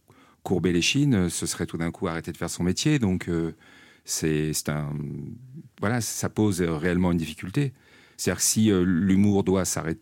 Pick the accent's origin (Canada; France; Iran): France; Neuilly-sur-Seine, Île-de-France; born there; je suis né à Neuilly-sur-Seine, moi, on se refait pas. Hein. Ah, ouais. Famille de Versaillaise, voilà.